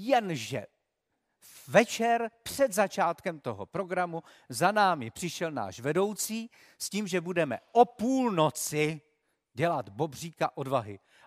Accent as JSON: {"language": "Czech", "town": "Havířov", "region": "Moravian-Silesian Region", "country": "Czechia", "tie": "born or raised there", "said": "Já jsem se narodil ve Slezsku, žil jsem v Havířově"}